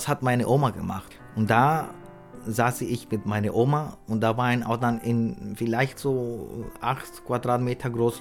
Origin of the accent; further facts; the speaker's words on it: Costa Rica; German is a second language; transportiert auch dann an meine Kindheit, als ich da so vielleicht 10 oder 12 Jahre alt war. Also bei uns in Costa Rica.